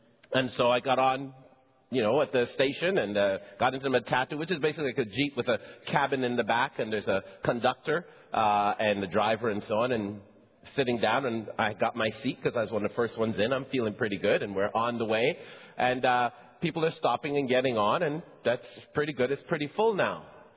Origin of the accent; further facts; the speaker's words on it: Barbados; even though I'm from Barbados and used